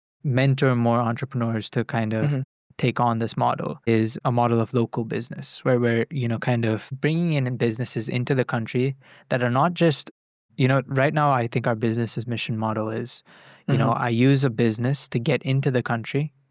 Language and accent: English; India; I grew up in India, and I grew up around ministry.